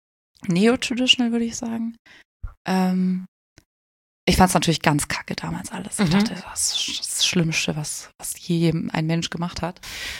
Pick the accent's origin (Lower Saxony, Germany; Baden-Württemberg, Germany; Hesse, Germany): Baden-Württemberg, Germany; ich komme aus dem Schwarzwald, so richtig Süddeutschland, richtiges Land.